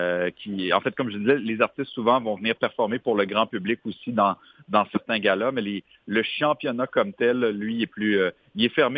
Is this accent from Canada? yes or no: yes; Quebec City, Quebec, Canada; ça a lieu dans ma ville natale, Québec